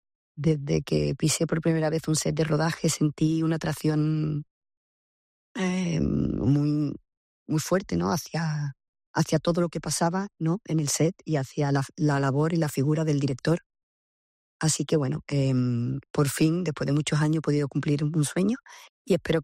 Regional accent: Seville, Andalusia, Spain; moved away as an adult; Me fui de Sevilla con 20 años y digamos que el sur no vengo tanto como me gustaría.

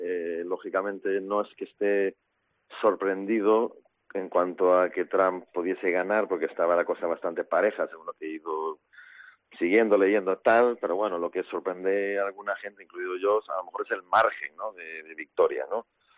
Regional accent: Manhattan, New York, United States; Nueva York. No, yo soy de Nueva York.

